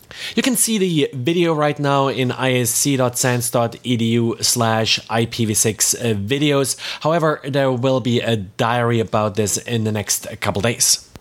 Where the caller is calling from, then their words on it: Jacksonville, Florida, United States; I am recording from Jacksonville, Florida.